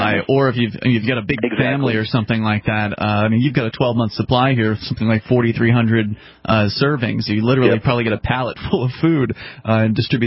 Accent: Florida, United States; I mean, I can tell you up here in New England, I'm from Florida originally.

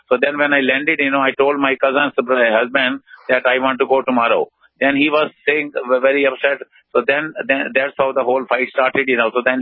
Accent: India; born there; I was born in India, and I was born into the very wealthy family.

